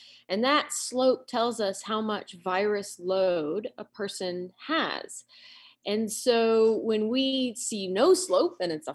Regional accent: Rocky Mountains, United States; I grew up in the Rocky Mountains. I've spent my life here in the Rocky Mountains, and spent my life in under-resourced states

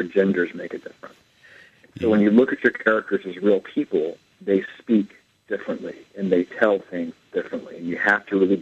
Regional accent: North Carolina, United States; And I witnessed these own things in my church growing up in North Carolina.

